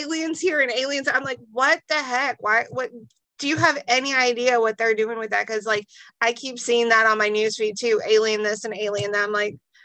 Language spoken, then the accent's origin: English; Arizona, United States; I'm from Arizona, we're a battleground state